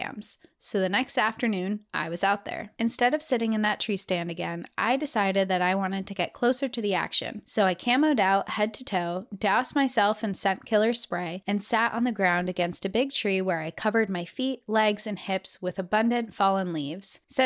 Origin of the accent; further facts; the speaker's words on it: Austin, Texas, United States; I'm your typical, overly prideful, lanky Texan who always wears a cowboy hat and boots. I'm from Austin, Texas